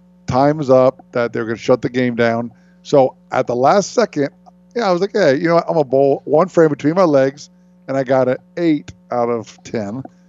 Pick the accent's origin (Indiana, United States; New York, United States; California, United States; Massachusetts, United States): Indiana, United States; I grew up in Indiana.